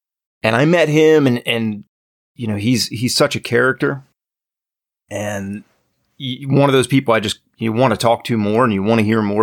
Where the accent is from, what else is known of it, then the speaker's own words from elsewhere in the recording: Hagerstown, Maryland, United States; moved away as an adult; also born or lived in Los Angeles; now in Georgia, United States; No, born and raised in Maryland, Hagerstown, Maryland, and moved to LA when I was about 19 And I've been in Georgia since 2016.